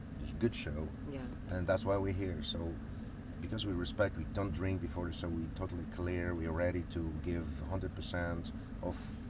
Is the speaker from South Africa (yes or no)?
no; Poland; English is a second language; We're from Poland, so we like to eat good